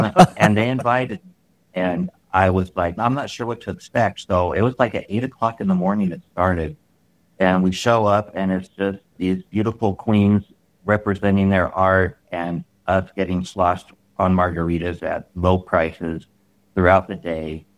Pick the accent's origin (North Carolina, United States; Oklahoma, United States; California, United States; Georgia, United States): California, United States; Los Angeles; I'm from Los Angeles, California, and I had family that lived here.